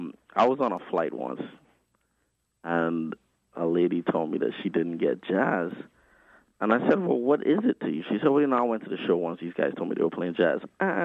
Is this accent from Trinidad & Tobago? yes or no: yes; Trinidad & Tobago; and I am not American. I'm from Trinidad and Tobago.